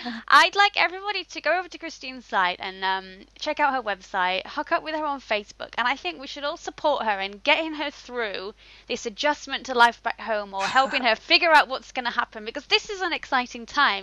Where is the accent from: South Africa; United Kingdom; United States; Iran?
United Kingdom; England; now in Japan; I'm from the north of England.